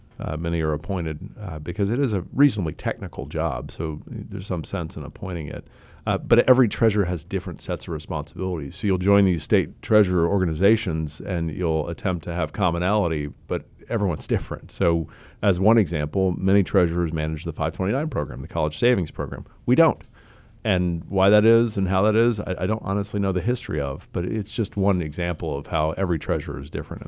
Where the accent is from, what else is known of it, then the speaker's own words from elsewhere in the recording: Texas, United States; moved away as an adult; now in North Carolina, United States; I grew up in Texas, and so still root for the Dallas Stars a little bit.